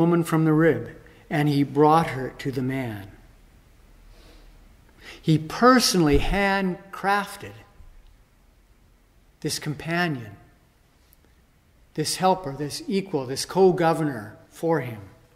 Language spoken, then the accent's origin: English; Canada; You know, growing up in Canada, I take so many things for granted.